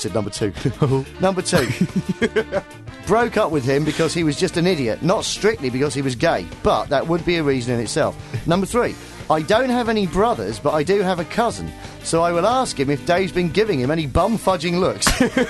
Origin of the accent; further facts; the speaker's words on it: Greenock, Scotland, United Kingdom; Paul, thank you for telling people how to properly say my hometown's name.